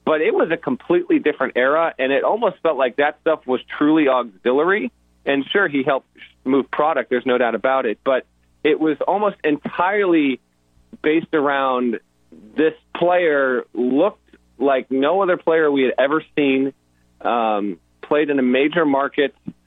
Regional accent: Vermont, United States; I grew up in Vermont as a Bulls fan.

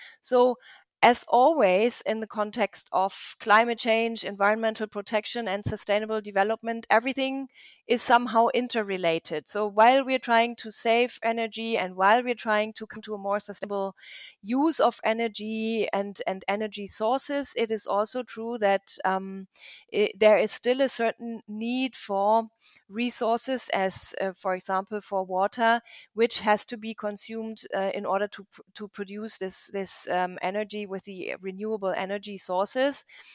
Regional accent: Germany; English is a second language; for example, with regard to Germany, my home country, almost half of the water abstraction in Germany is related to energy supply.

